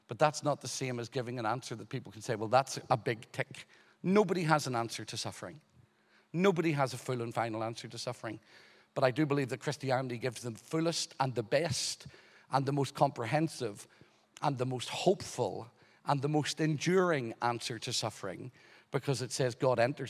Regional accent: Ireland; I'm from Ireland.

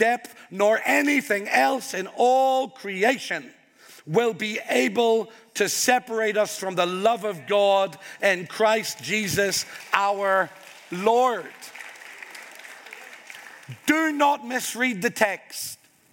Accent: Ireland; I'm Irish, but before I am Irish, I am a citizen of the King.

